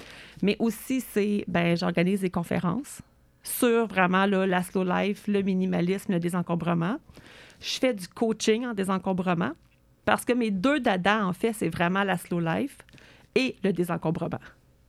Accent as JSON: {"language": "French", "town": "Stanhope", "region": "Quebec", "country": "Canada", "tie": "born there", "lives_now": "Sherbrooke, Canada", "said": "quand j'ai déménagé à Sherbrooke, je suis née à Stanhope, qui est à peu près une heure de Sherbrooke"}